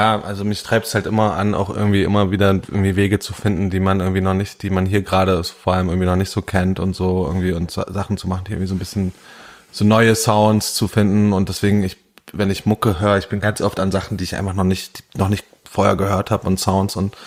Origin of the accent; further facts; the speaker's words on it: eastern Germany, Germany; ich komme halt aus dem Osten